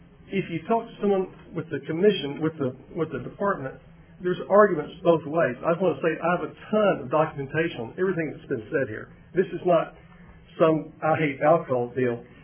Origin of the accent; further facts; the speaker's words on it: Tyler, Texas, United States; from Tyler. I'm a lifelong Texas fisherman, boater, and hunter.